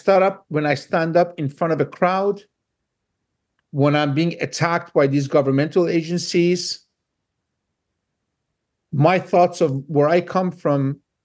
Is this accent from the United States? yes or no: no; Iran; So, yes, I am from Iran.